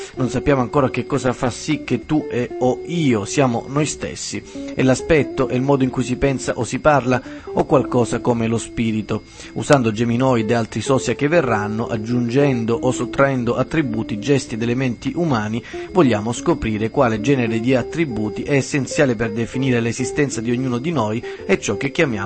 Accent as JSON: {"language": "Italian", "town": "Bergamo", "region": "Lombardy", "country": "Italy", "said": "da liberale, e da bergamasco significa lavorare di più"}